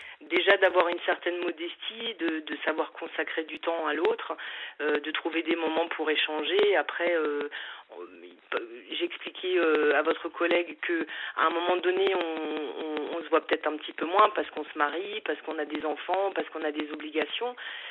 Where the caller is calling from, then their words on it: Niederbronn-les-Bains, Grand Est, France; J'ai 47 ans et je viens de Niederbronn.